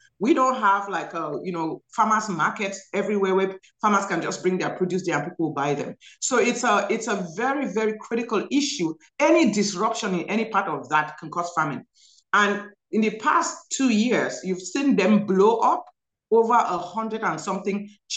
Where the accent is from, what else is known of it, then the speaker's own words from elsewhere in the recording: Cameroon; born there; I come from, I was born in Cameroon, West Africa.